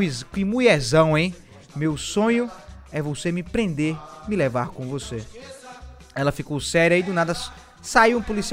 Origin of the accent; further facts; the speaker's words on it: São Paulo, Brazil; eu sou de São Paulo, fui passar o carnaval em Minas Gerais, em uma cidade que se chama Campina Verde.